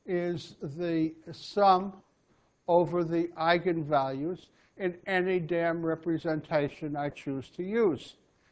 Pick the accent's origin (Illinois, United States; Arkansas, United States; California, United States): Illinois, United States; Ising got his PhD, but was sent off to my home state, Illinois, to be a teacher